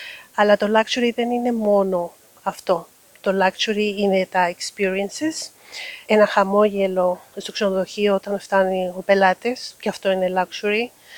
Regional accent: Peru; Greek is a second language; moved away as an adult; now in Greece; βασικά είμαι από το Περού και ήμουν αεροσύνοδος και γνώρισα τον σύζυγο πιλότο στην Ολυμπιακή και έτσι καταλήξα στην Ελλάδα.

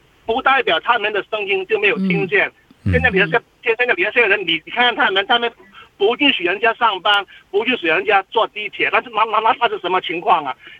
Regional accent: Hong Kong; 我是香港人，我这样说一下吧。

